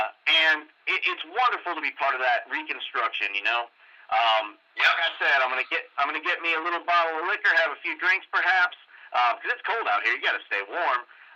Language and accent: English; Ohio, United States; Actually, originally I'm from Ohio. You know, I come from Ohio, northeast Ohio, back in the, you know, kind of the Rust Belt area. But, you know, manufacturing dried up, and the family moved out here